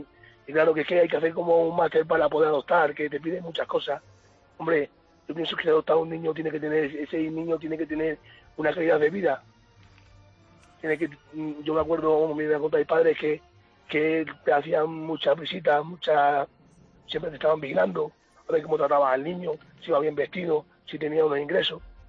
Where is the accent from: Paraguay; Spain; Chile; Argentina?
Spain; born there; Yo soy un niño adoptado, ajá, nací en España. Me acogieron recién nacido.